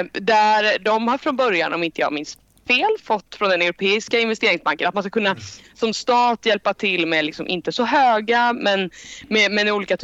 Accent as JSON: {"language": "Swedish", "town": "Gothenburg", "region": "Västra Götaland County", "country": "Sweden", "said": "Nu är jag här som reformist, men jag var där som göteborgare och drev liknande motioner."}